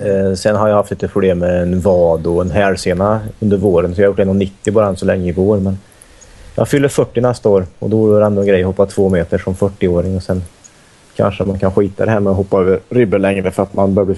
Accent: Värmland, Sweden; Och märkte väl rätt tidigt att jag kunde vinna tävlingar hemma i Värmland, och sen vann jag ungdoms-SM när jag var 15 och sådär.

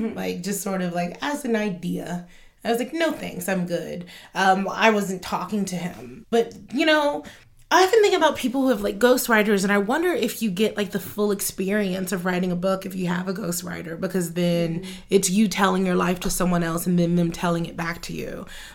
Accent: United States; But I was looking at it as a child and also as an American.

